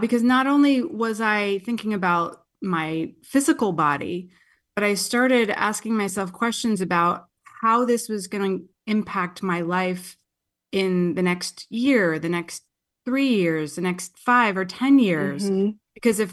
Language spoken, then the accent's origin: English; New Jersey, United States; also born or lived in Queens; I'm from Jersey. I was born in Queens. I'm tough.